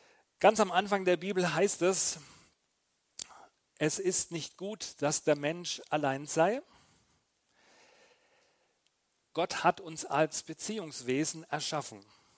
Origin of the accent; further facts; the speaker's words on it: Bavaria, Germany; born there; now in Kaufbeuren, Germany; 49 Jahre alt, seit 22 Jahren verheiratet. Wir haben 3 Kinder, gebürtiger Franke